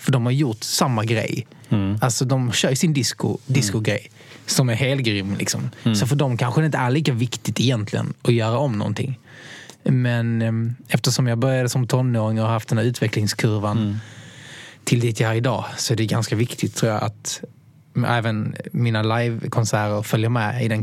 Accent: Helsingborg, Skåne, Sweden; Så det var 60 pass tror jag, som tävlade i Helsingborg då, där jag kommer ifrån.

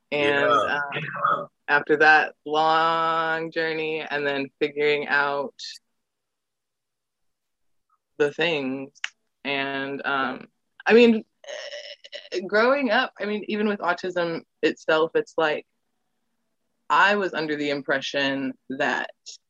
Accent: Indianapolis, Indiana, United States; I'm from Indianapolis, Indiana.

